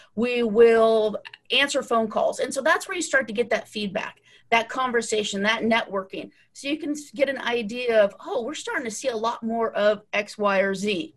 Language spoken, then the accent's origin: English; Washington, United States; You know, growing up in Eastern Washington, I think you're one degree of separation from either Kevin Bacon or probably agriculture.